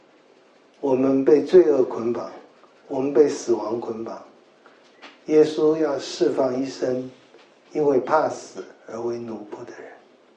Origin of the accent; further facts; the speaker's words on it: China; 我们中国人真的我觉得不认识真理，所以很不自由。